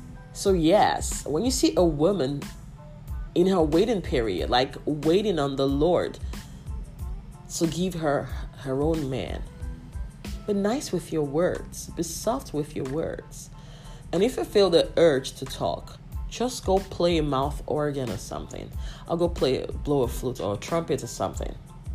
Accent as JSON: {"language": "English", "country": "Nigeria", "said": "using Nigeria as, of course, as a country where I'm Nigerian"}